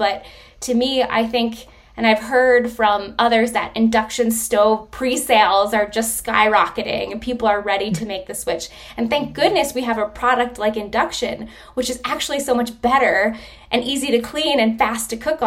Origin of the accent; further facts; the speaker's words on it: New York, United States; and I'm from New York originally